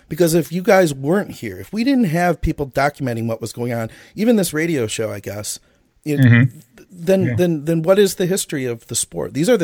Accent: Detroit, Michigan, United States; I felt that kinship because we're all from Detroit or, you know, the Michigan area.

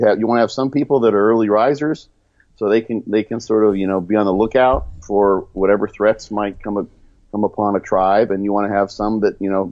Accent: Midwest, United States; One, we're both from the Midwest. You know, agriculture, agrarian communities.

